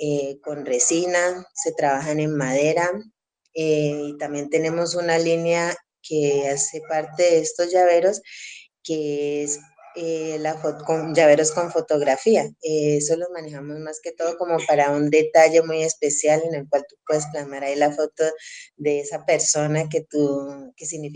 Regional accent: Valle del Cauca, Colombia; Mi mamá es de aquí, pero yo pues soy del Valle

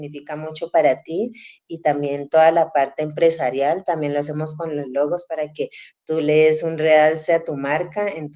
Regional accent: Valle del Cauca, Colombia; Mi mamá es de aquí, pero yo pues soy del Valle

